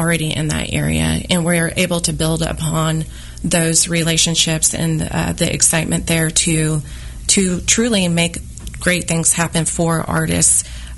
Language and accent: English; Independence, Missouri, United States; So I am from Independence, and growing up in that area and stuff, I knew of the Inglewood district.